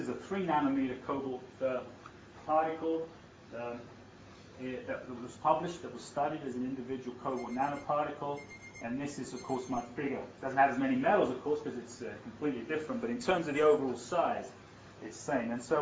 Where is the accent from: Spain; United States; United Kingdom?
United Kingdom; And I grew up in Britain, and this was one of my favorite books in school